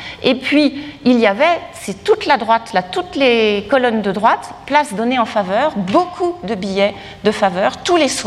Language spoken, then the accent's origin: French; Normandy, France; comme on dirait chez nous en Normandie